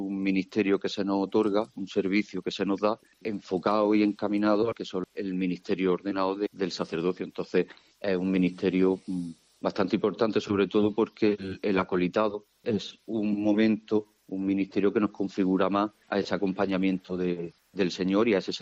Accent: Armilla, Andalusia, Spain; Pues yo soy de natural de Armilla. Tengo 40 años

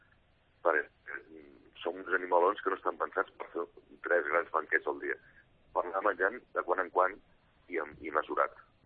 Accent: Manresa, Catalonia, Spain; Doncs imagina't, jo sóc manresà

